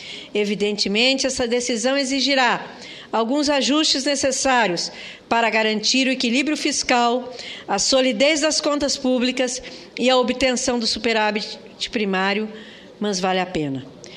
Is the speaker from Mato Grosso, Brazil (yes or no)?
yes; Mato Grosso, Brazil; lá no meu estado de Mato Grosso teve gente que votou contra.